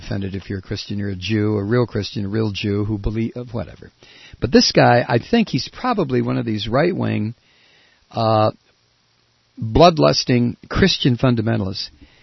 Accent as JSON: {"language": "English", "town": "Toledo", "region": "Ohio", "country": "United States", "tie": "born or raised there", "said": "Turns out he's from my hometown, Toledo, Ohio."}